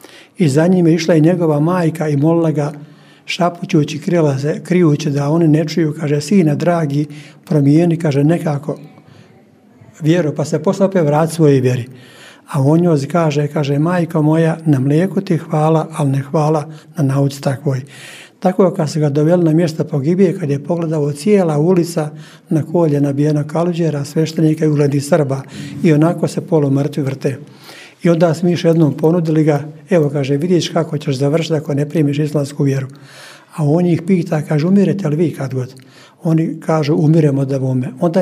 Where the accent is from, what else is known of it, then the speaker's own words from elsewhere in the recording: Janj, Republika Srpska, Bosnia & Herzegovina; Pa nisam ja baš odavde, ali sam dugo ovdje. Ja sam rodom iz Janja, od Šipova gore, a ovdje sam od 60. godine.